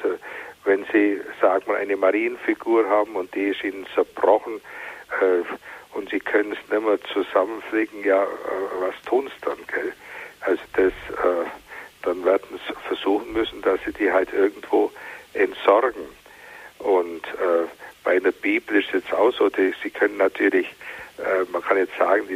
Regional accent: Bavaria, Germany; ich komme aus dem Ries und bei uns war ein Wallfahrtsort und ist heute natürlich noch ein Wallfahrtsort

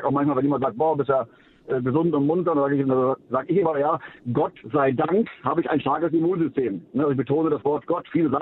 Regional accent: Cologne, North Rhine-Westphalia, Germany; weil ich bin ja wieder auch in Köln groß geworden und habe dann in der Schweiz diese Google-Musik auch mitgemacht.

